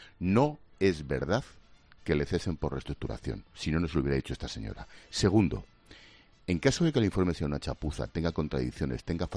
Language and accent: Spanish; Spain; Pero como español, como pagador de impuestos, como votante...